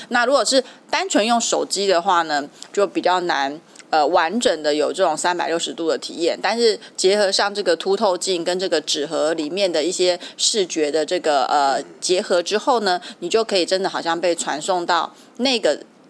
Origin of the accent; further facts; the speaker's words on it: Lienchiang County, Taiwan; 像比如说以我的家乡为例，其实我也是在很偏僻的这个外岛